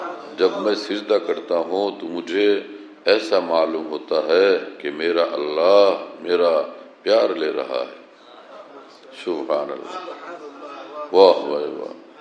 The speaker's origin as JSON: {"language": "Bangla", "town": "Bhola", "region": "Barisal Division", "country": "Bangladesh", "said": "আমরা গাঁওগ্রাম থেকে আসছি, তো ভোলাতে তো গাঁওগ্রামে কোনো চেয়ারম্যানের সামনে এলাকার লোক বসে না"}